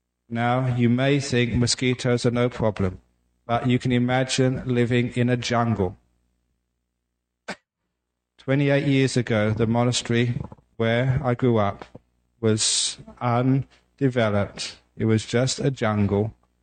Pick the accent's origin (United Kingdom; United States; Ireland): United Kingdom; England; born there; I was born in England, too cold for mosquitoes.